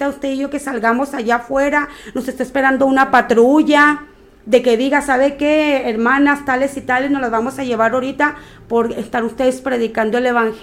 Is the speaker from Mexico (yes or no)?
yes; Mexico; hablo aquí en mi país, México